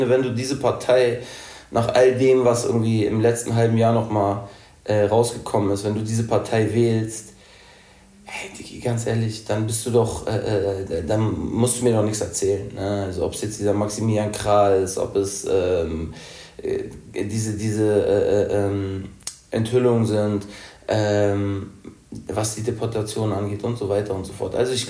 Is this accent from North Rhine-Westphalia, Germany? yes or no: no; Hamburg, Germany; als Hamburger ist man ja schmerzfrei.